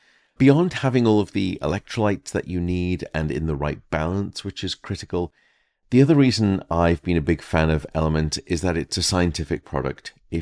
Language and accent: English; England, United Kingdom; now in United States; A few years ago, the Sleep Council in my home country of England surveyed over 1,200 couples.